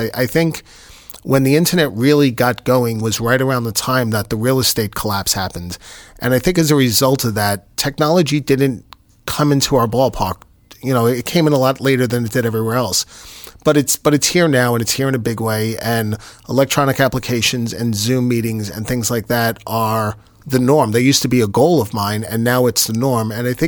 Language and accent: English; New York City, New York, United States; moved away as an adult; So, born and raised in New York City, moved here with my parents when I was in college.